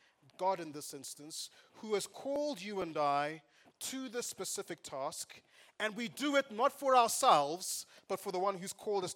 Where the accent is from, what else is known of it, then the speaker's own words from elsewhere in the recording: Zimbabwe; When I was young, I grew up in Zimbabwe, and there was a time when people were leaving Zimbabwe in their droves.